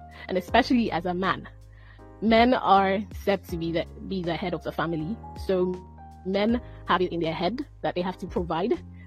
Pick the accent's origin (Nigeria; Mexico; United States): Nigeria; Lagos; I'm a student, but then I'm rounding up with my education, and I was born and raised in Lagos. I'm based in Lagos, yes, and I'm a foodie.